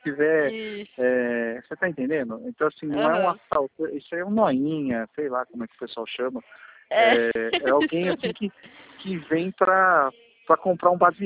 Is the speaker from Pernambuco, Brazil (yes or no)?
no; Jundiaí, São Paulo, Brazil; eu sou de Jundiaí